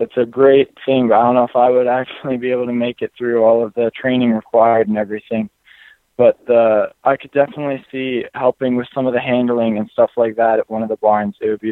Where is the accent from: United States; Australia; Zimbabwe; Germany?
United States; Akron, Ohio; I'm from Akron, Ohio, and I'm from more of an eventing background